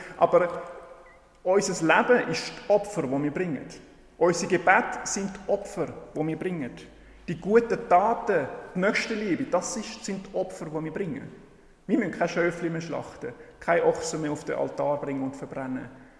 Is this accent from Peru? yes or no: yes; Peru; Ich bin in Peru aufgewachsen und in Peru gibt es ganz viele unterschiedliche Tiere und Pflanzen.